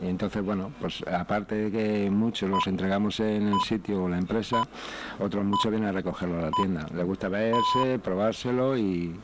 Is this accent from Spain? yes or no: yes; Madrid, Community of Madrid, Spain; born there; Porque yo nací en Carabanchel